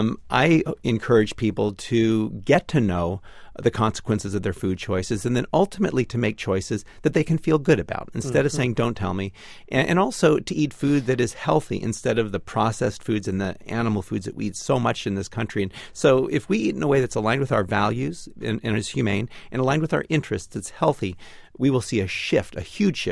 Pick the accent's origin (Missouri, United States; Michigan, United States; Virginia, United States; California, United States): California, United States; Hollywood; In fact, I grew up in Hollywood, California.